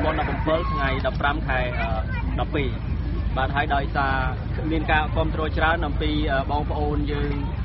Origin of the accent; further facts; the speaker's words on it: Kampong Thom, Cambodia; នៅកំពង់ធំហើយជាស្រុកកំណើតរបស់ខ្ញុំតែម្ដង